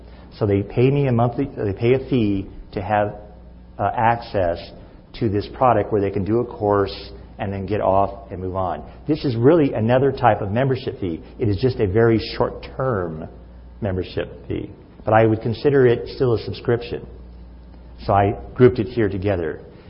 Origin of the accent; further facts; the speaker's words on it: Missouri, United States; I'm a big storyteller. I'm from Missouri.